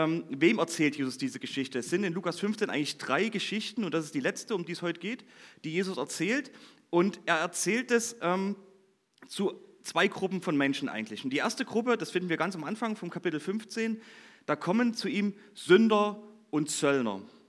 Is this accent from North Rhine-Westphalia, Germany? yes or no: no; Lengenfeld, Saxony, Germany; Ich komme aus Lengenfeld, aus dem Vogtland, also eine kleine Ecke weg von euch.